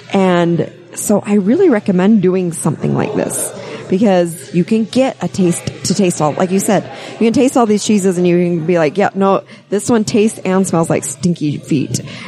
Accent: Utah, United States; growing up in Utah

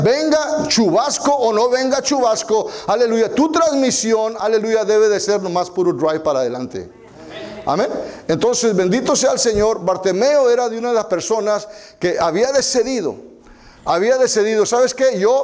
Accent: Texas, United States; now in California, United States; estamos aquí en California, yo vengo de Texas, estamos aquí en California

